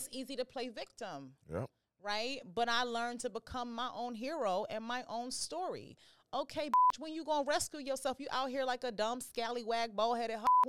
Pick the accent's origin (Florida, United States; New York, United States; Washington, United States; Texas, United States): New York, United States; I hear that, and I'm from New York, so I just start seeing people that look like this.